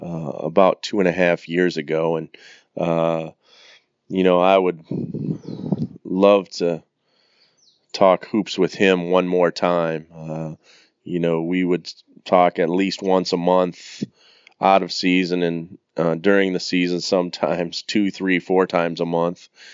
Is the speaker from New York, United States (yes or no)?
no; Cedar Falls, Iowa, United States; I'm from Cedar Falls, Iowa. I played for one of the greatest high school coaches in the history of the state of Iowa